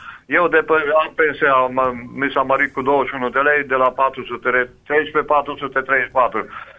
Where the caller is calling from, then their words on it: Sfântu Gheorghe, Covasna County, Romania; din Sfântul George.